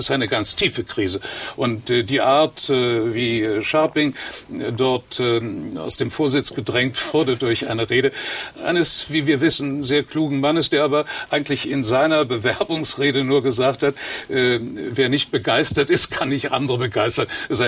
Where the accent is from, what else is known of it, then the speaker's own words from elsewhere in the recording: Potsdam, Brandenburg, Germany; Naja, Sie sind kein Pfälzer, aber ich bin Potsdamer.